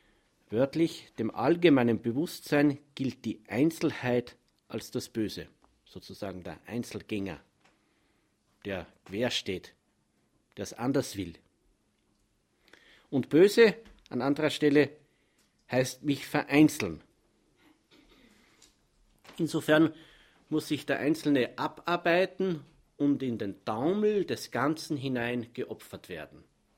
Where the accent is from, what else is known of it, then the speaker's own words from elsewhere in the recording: Upper Austria, Austria; born there; Ich bin gebürtiger Oberösterreicher